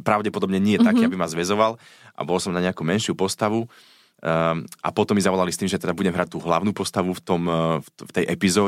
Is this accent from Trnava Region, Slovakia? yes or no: yes; Štefanov, Trnava Region, Slovakia; U nás v dedine v Štefanove